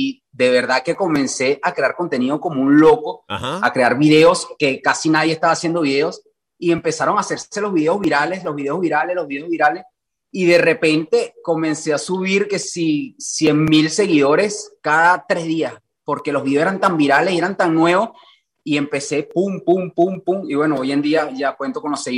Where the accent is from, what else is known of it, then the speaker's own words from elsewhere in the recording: Venezuela; now in Spain; como cualquier venezolano. Ajá. Y me vine aquí a tratar de conseguir un futuro mejor.